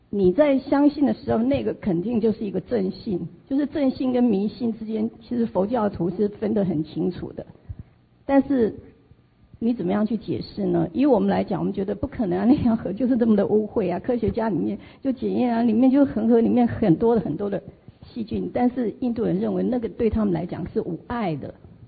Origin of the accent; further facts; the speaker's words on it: Taiwan; 就是我们台湾人去到那边肯定是会害怕的